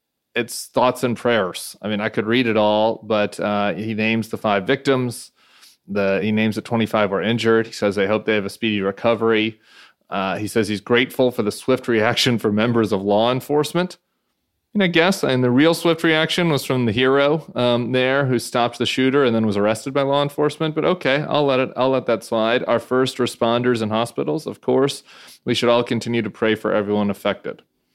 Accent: Colorado, United States; my home state, good on them, has gotten rid of a lot of their Republicans lately.

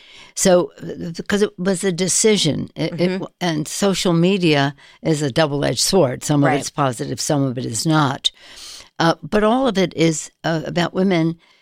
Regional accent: San Francisco, California, United States; and I'm a progressive from San Francisco

